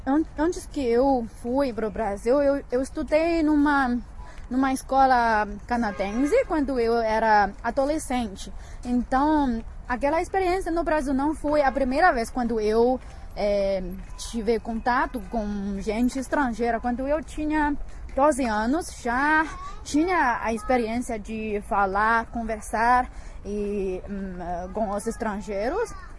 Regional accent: Datong, Shanxi, China; born there; Portuguese is a second language; Eu nasci em uma cidade chamada Datong, na província de Shanxi, que fica bem pertinho de Beijing. Eu estudei numa universidade em Beijing, quando eu tinha 18 anos, eu vim cá.

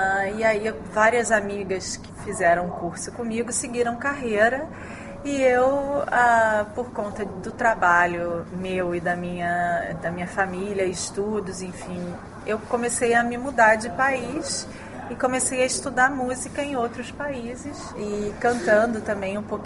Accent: Rio de Janeiro, Brazil; now in China; Eu sou do Rio, mas morei em outros lugares também no Brasil

